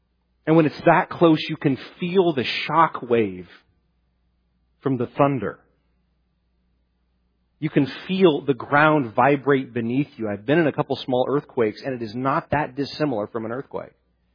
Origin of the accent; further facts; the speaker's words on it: Midwest, United States; growing up in the Midwest, that's where I'm originally from